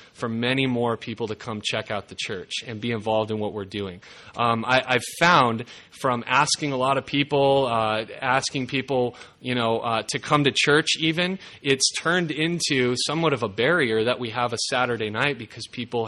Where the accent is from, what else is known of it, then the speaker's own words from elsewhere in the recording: Southwest, United States; I come from the Southwest, and so things are a little bit differently out there, done differently out there. We had a large Catholic population out there.